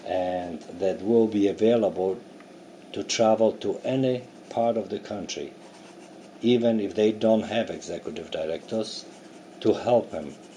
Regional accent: United States; Yes, I'm an American, and I will stand for my right to be Jewish.

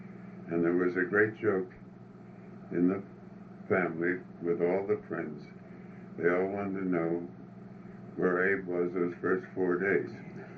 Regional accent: Pittsburgh, Pennsylvania, United States; born there; I was born on Sheffield Street in Manchester, which was then Allegheny, in a district where all, or practically all, the German Jews in Pittsburgh lived within a radius of half a mile.

